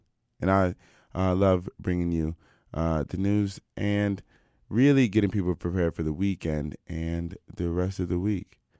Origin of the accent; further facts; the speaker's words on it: Washington, District of Columbia, United States; also born or lived in Cleveland; now in Vancouver, Canada; In my hometown of Washington, D.C., kids got a snow day today, so just be thankful that we live here in Vancouver and not in Washington